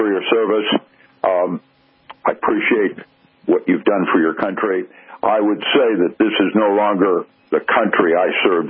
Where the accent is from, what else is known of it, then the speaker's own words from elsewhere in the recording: United States; I am ashamed if I'm going to Europe to even mention that I'm from the United States